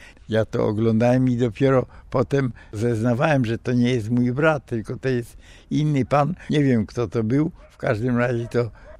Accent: Kraków, Lesser Poland, Poland; born there; No ja jestem urodzony w Krakowie

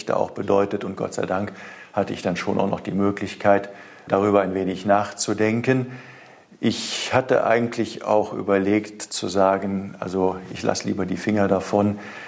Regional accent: Cologne, North Rhine-Westphalia, Germany; born there; Ich bin zwar in Köln geboren und bin gerne Kölner und auch mit ganzem Herzen Kölner, aber meine Eltern kommen aus dem Ermland, sind dann eben nach dem Zweiten Weltkrieg 1945 auf die Flucht gegangen, über Norddeutschland hier ins Rheinland gekommen.

